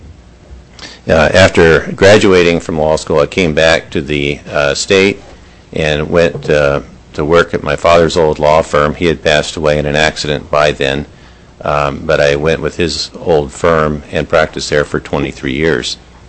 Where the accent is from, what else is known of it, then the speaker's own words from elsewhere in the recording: Anchorage, Alaska, United States; I grew up pretty much in Anchorage, went outside to college, came back in the mid-70s